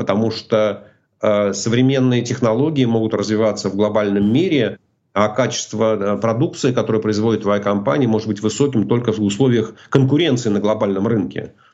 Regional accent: Russia; now in United States; акцент, да, я не могу говорить так, как говорят американцы, они сразу видят, понимают, что я иностранец. Когда они меня спрашивают, откуда ты, я говорю, ну вот родом я из России.

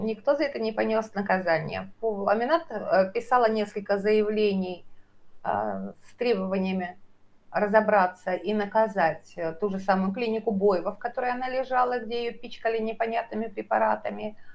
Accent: Dagestan, Russia; Я вообще Чечню знаю хуже, я из Дагестана.

